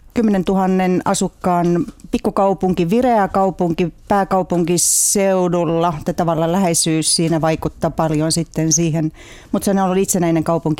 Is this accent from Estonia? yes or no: yes; Keila, Harju County, Estonia; also born or lived in Ukraine; mä olin 2-vuotias, kun meidän perhe muutti Viroon. Olen kasvanut virolais-suomalaisessa perheessä. Isäni on virolainen ja äitini kotoisin Tuutarista.